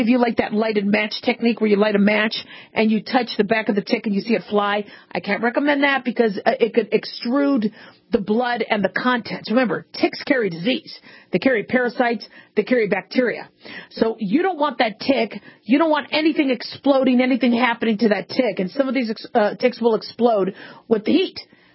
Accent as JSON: {"language": "English", "town": "Phoenix", "region": "Arizona", "country": "United States", "tie": "born or raised there", "said": "Now, I grew up in Phoenix, Arizona, and oh, yes, there were snakes, there were scorpions, there were black widows."}